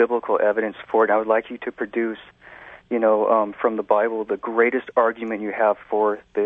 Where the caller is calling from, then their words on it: Shasta Lake, California, United States; I'm calling from Shasta Lake, California.